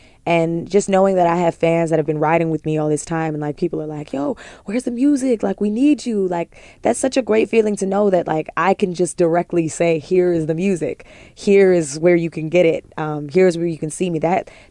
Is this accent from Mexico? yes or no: no; Canada; now in United States; I'm Canadian